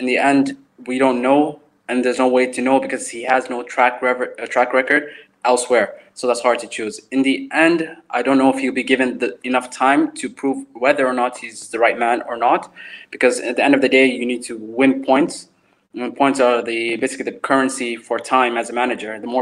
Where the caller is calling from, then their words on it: United Arab Emirates; I'm joining you from the UAE.